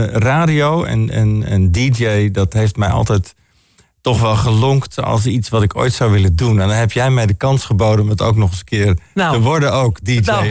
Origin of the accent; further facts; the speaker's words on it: Bennekom, Gelderland, Netherlands; in Bennekom, gemeente Ede, zeg maar.